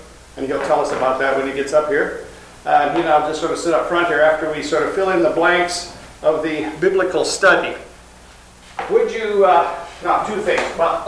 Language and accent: English; St. Louis, Missouri, United States; I'm from St. Louis, Missouri, Illinois farm boy, ordained pastor in the ELCA.